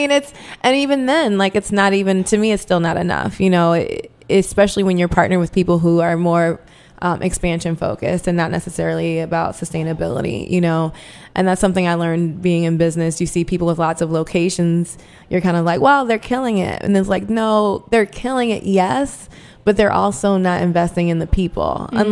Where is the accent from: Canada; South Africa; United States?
United States; Baltimore, Maryland; Baltimore, as much as I love my hometown, I didn't feel as though my career would grow beyond where it was.